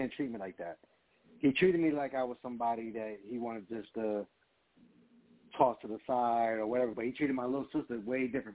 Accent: Montclair, California, United States; born there; Okay, so, yeah, I was born in Montclair, California, which is basically near L.A. County.

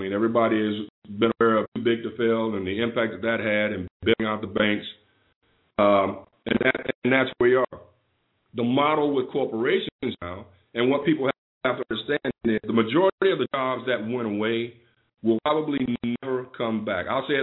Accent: Chicago, Illinois, United States; when I was growing up in Chicago, we had a thing called a Black Business Director

